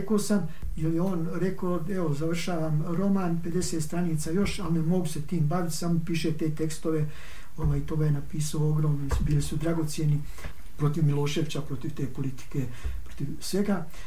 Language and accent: Bosnian; Sarajevo, Federation of Bosnia and Herzegovina, Bosnia & Herzegovina; Ja bi se kladio u svojoj mladosti sarajevskoj ovaj, da nikad neću napisati